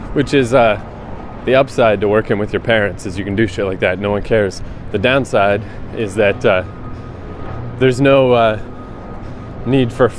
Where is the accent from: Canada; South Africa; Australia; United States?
Canada; Fredericton, New Brunswick; Well, that's when I was living downtown in Fredericton, my hometown.